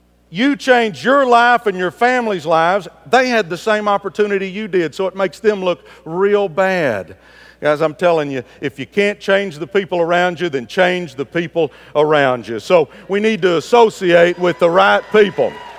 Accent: Dallas, Texas, United States; I grew up in Pleasant Grove in southeast Dallas, and my mom worked in a sewing factory for minimum wage. We were poor, had no dad around.

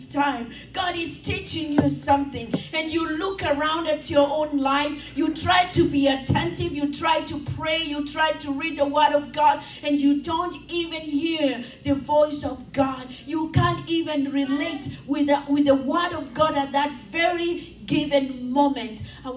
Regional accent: Kenya; You know, I come from Kenya, so I know what running is.

